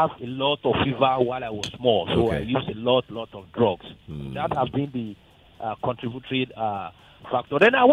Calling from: Ogba, Lagos, Nigeria; I'm calling from Ogba.

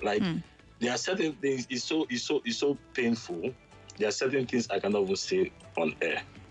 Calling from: Jakarta, Indonesia; Jakarta, Indonesia.

